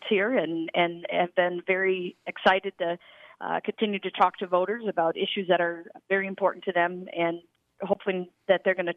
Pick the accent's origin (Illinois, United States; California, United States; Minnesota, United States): Minnesota, United States; Cottage Grove; I've been born and raised in the Cottage Grove area.